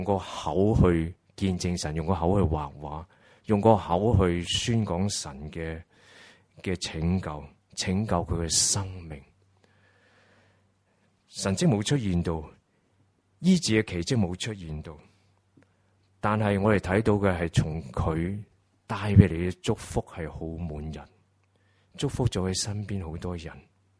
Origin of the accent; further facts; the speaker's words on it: Hong Kong; 她比我们香港人我们比较熟悉阿